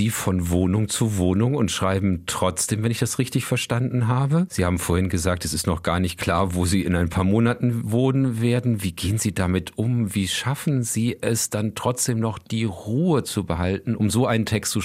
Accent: Wuppertal, North Rhine-Westphalia, Germany; Das ist gar nicht so weit von meiner Heimatstadt Wuppertal entfernt.

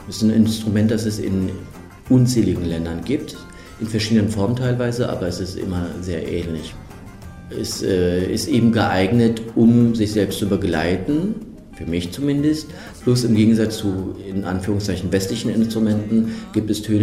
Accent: Germany; aber ich bin auch in Deutschland groß geworden, wo es in der weißen Dominanzgesellschaft genauso die Macho-Kultur gibt.

